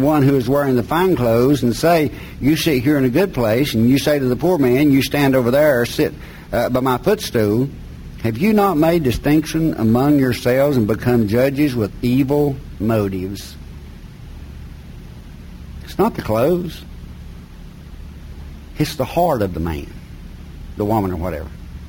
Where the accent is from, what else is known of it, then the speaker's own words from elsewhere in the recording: North Carolina, United States; Because God positioned me in the mountains of North Carolina. I was raised in McDowell County.